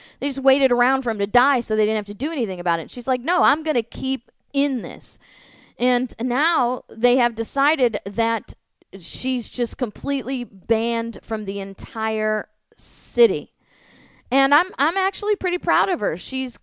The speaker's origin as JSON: {"language": "English", "town": "St. Louis", "region": "Missouri", "country": "United States", "tie": "born or raised there", "said": "My parents, I grew up in St. Louis, and Missouri actually has had a couple dead people on the Democrat ticket run for office."}